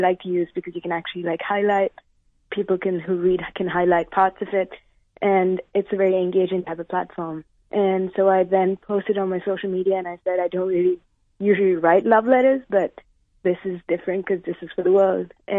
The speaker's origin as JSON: {"language": "English", "country": "Sri Lanka", "tie": "born or raised there", "said": "I was born and brought up in Sri Lanka and I spent a lot of my life there."}